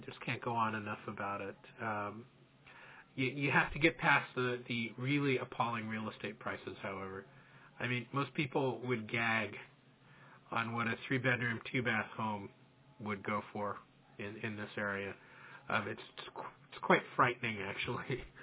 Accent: Palo Alto, California, United States; I grew up in Palo Alto, so, you know, coming here to live has been great.

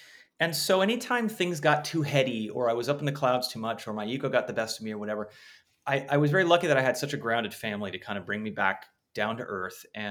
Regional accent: Los Angeles, California, United States; I grew up in Los Angeles, but was not a showbiz kid.

